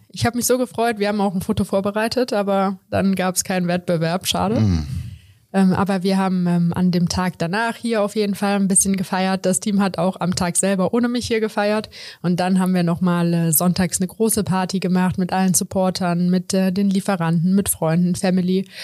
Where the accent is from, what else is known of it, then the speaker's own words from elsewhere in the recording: Overath, North Rhine-Westphalia, Germany; Wir wohnen in Overath oder ich bin in Overath groß geworden, das ist ungefähr 25 Kilometer von hier. Und natürlich, ich bin schon in Köln zur Schule gegangen und habe halt mein Leben hier verbracht, also das ist mein Zuhause.